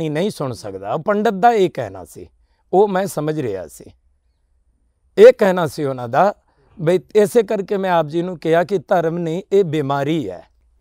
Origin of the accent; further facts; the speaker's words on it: Bihar, India; now in Punjab, India; ਅਸੀਂ ਬਿਹਾਰ ਦੇ ਰਹਿਣ ਵਾਲੇ ਜੀ, ਅਰਰੀਆ ਜ਼ਿਲ੍ਹੇ ਦੇ ਪਿੰਡ ਜੀ, ਸਾਡਾ ਖਾਸ ਹਲੇਲੀਆ ਹੈ। ਅਸੀਂ ਸਿੰਘ ਸਜੇ ਹਾਂ ਜੀ, 84 ਦੇ ਏੜ ਗੇੜ ਪੰਜਾਬ ਦੇ ਆ ਕੇ ਸਿੰਘ ਸਜੇ।